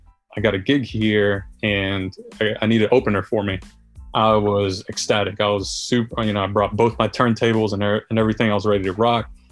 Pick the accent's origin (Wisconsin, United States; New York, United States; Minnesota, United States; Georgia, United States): Georgia, United States; Atlanta; I think the first one was DJ Baby U, growing up in Atlanta, listening to him on the radio